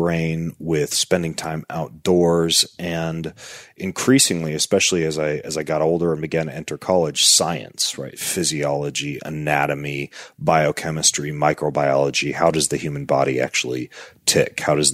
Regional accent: Idaho, United States; born there; My background is that I was born in North Idaho.

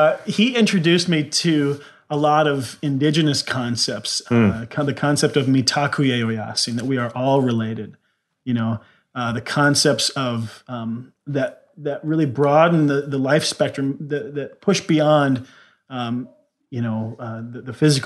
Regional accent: Indiana, United States; now in Sandpoint, United States; I grew up in the 80s in conservative Midwest Indiana.

